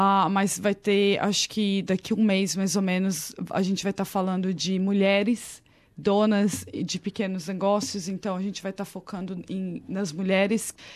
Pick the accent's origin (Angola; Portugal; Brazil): Brazil; São Paulo; moved away as an adult; now in Australia; Eu sou de São Paulo, nasci em São Paulo.